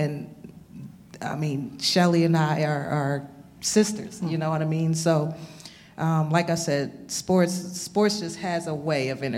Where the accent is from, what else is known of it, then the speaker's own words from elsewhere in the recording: New Jersey, United States; Like I said, I came from the East Coast. I'm from New Jersey.